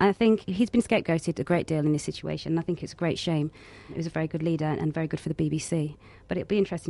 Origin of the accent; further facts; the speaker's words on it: Nottingham, East Midlands, United Kingdom; now in London, United Kingdom; I'm from the East Midlands, from Nottingham.